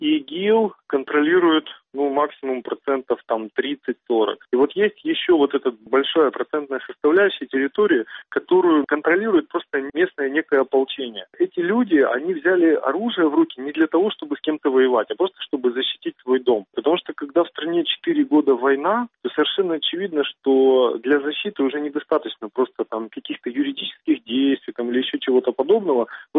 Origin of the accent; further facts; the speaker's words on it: Ukraine; я не военный, я не из России, из Украины